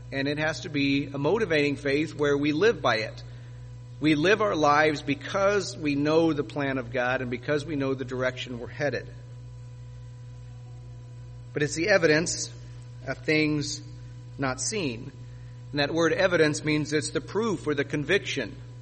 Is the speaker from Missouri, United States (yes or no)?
yes; Missouri, United States; I grew up in the Midwest, in Missouri. It's called the Show Me State.